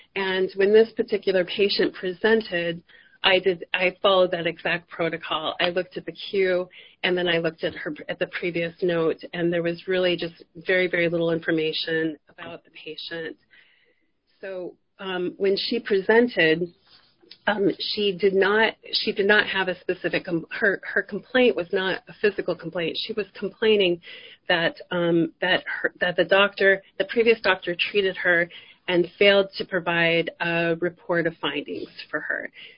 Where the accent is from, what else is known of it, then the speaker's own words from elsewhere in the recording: Phoenix, Arizona, United States; my cousin called me from Phoenix, and his father died before finishing chiropractic school, and I grew up with him in Phoenix.